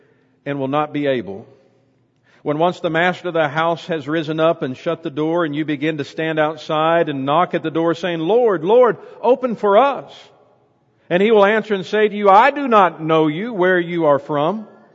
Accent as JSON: {"language": "English", "town": "Bowling Green", "region": "Kentucky", "country": "United States", "tie": "born or raised there", "said": "not too far from where I grew up in Bowling Green, Kentucky, is a cave called Mammoth Cave."}